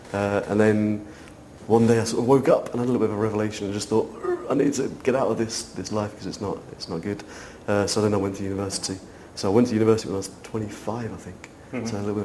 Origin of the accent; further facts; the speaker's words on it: Warrington, North West England, United Kingdom; I'm from a little town in between Liverpool and Manchester. It's called Warrington.